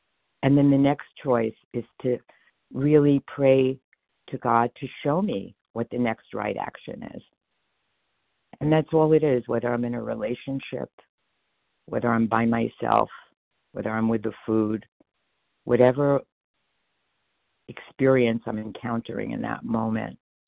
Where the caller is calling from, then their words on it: Asheville, North Carolina, United States; Asheville, North Carolina.